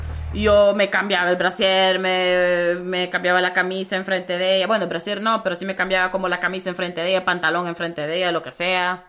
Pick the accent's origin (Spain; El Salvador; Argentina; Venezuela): El Salvador; de dónde venís, yo, ah, de Salvador, vea, ay, Latinoamérica